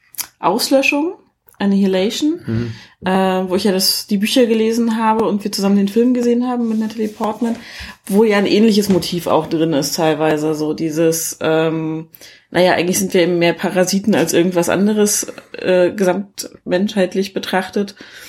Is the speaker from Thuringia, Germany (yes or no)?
yes; Erfurt, Thuringia, Germany; also ich komme ja nun mal hier aus der Ecke, das haben wir jetzt schon mehrfach erzählt. Weimar ist 20 Kilometer von Erfurt weg, wo ich aufgewachsen bin.